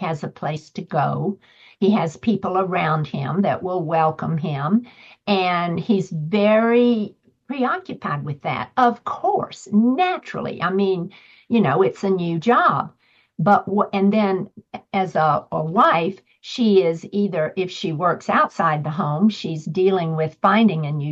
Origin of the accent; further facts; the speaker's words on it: Atlanta, Georgia, United States; And I'm going from Atlanta, Georgia, green grass and magnolias to the desert and rocks. I went from grits to guacamole. And I didn't even know how to pronounce guacamole. I mean, I am so dripping Southern.